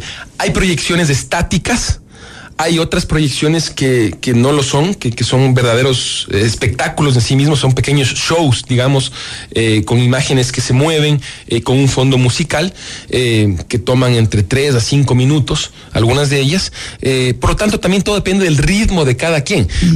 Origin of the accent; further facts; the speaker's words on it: Quito, Pichincha, Ecuador; consolidar el orgullo de la quiteñidad a partir de estar conscientes de lo que como quiteños nos merecemos y tenemos la fortuna de poder disfrutar aquí